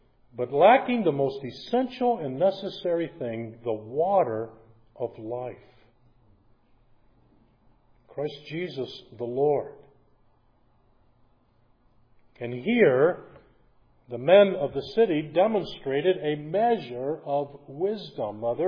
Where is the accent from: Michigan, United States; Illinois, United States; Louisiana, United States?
Michigan, United States; I'm from Michigan. Just ask the people of Flint if that's not a problem.